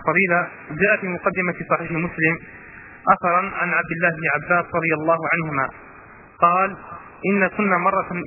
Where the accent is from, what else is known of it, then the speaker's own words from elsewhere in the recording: Algeria; عندنا في الجزائر